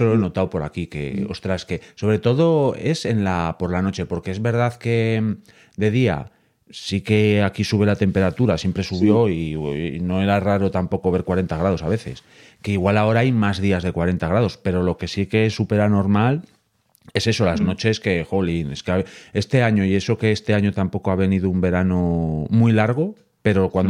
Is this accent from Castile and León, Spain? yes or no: yes; Boñar, Castile and León, Spain; Y San Roque son las fiestas de mi pueblo, de Boñar, que Jorge conoce, por cierto.